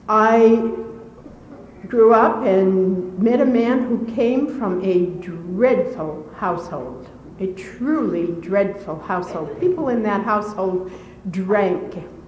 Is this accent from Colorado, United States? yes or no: yes; Denver, Colorado, United States; I'm from Denver, Colorado, and I'm in Al-Anon.